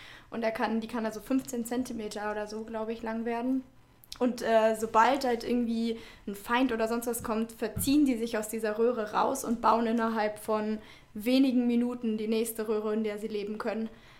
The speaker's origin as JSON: {"language": "German", "region": "Schleswig-Holstein", "country": "Germany", "said": "Ich komme von einer kleinen Insel in der Nordsee an der Grenze zu Dänemark."}